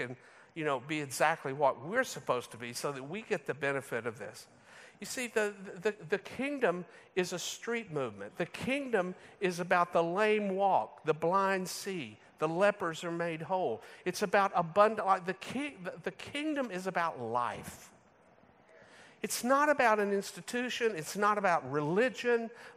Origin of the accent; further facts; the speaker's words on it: United States; Now, I don't know why I'm talking to a bunch of folks in Britain about kingdoms as an American.